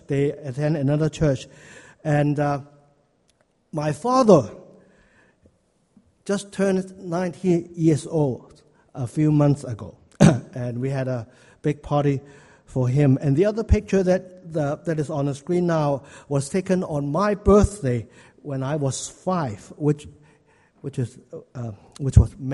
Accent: Hong Kong; accent: Hong Kong; first language Cantonese; English is a second language; now in Canada; having lived in Canada for more than two-thirds of my life, but still find myself dreaming mostly in my mother tongue, which is Cantonese, and speaking English with a noticeable Hong Kong accent and tone.

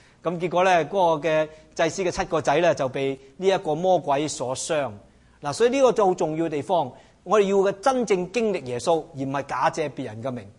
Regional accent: China; 我想我们中国人不明白的

